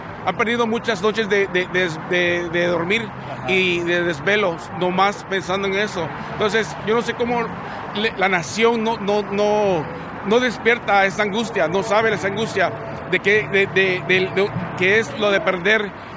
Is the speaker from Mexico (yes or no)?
no; El Salvador; now in United States; yo me crecí con mis tíos en El Salvador. Mi mamá desde corta edad me dejó allá para venir a buscar un mejor futuro.